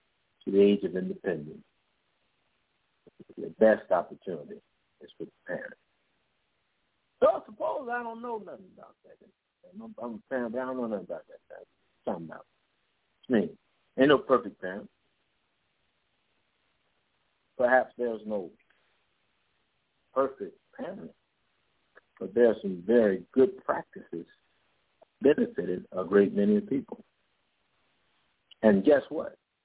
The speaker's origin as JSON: {"language": "English", "town": "Chicago", "region": "Illinois", "country": "United States", "tie": "born or raised there", "said": "I grew up in Chicago, in the urban city, in the concrete jungles of Chicago. And I don't mean on the outskirts. I mean in the inner core of the city."}